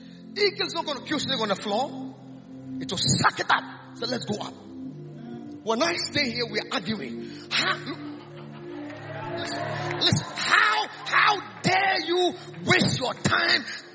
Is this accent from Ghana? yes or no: yes; Ghana; accent: Ghanaian; Don't mind my accent as Ghanaian.